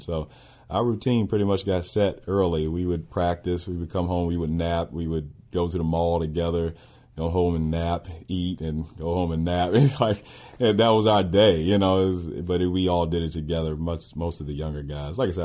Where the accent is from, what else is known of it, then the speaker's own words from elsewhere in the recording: Richmond, Virginia, United States; now in Utah; So I'm from Richmond, East Coast. I'd never seen – real mountains before.